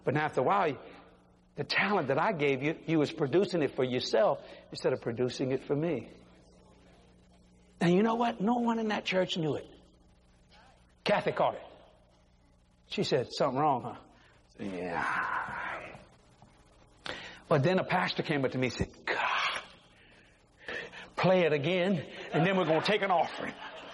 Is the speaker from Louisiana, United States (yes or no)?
yes; Louisiana, United States; You see, ladies and gentlemen, I'm from South Louisiana.